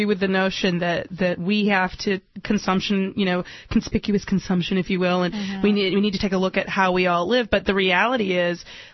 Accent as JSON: {"language": "English", "town": "Dearborn", "region": "Michigan", "country": "United States", "tie": "born or raised there", "said": "I grew up in Michigan, in Detroit, in Dearborn, and, you know, as a city, you know, where there's one of the biggest plants, Ford plants."}